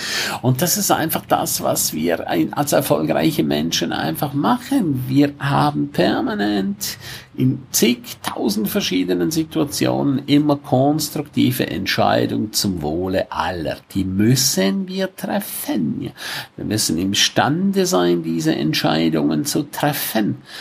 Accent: Grisons, Switzerland; first language Romansh; German is a second language; Ich liebe die deutsche Sprache, auch wenn sie für mich eine Fremdsprache ist. Meine Muttersprache ist rätoromanisch.

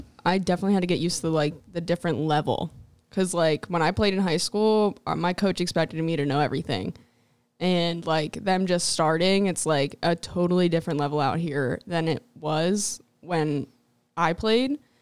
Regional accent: Philadelphia, Pennsylvania, United States; I'm from Philadelphia.

